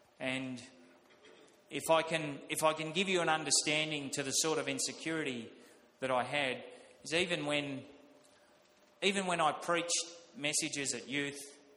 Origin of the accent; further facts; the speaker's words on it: Sunshine, Victoria, Australia; also born or lived in Moonee Ponds / Balnarring; But it's just interesting growing up in Sunshine. We were there for 7 years, and then we moved to Moonee Ponds, where Dad was a pastor for I think 4 or 5 years there, and it was a great church.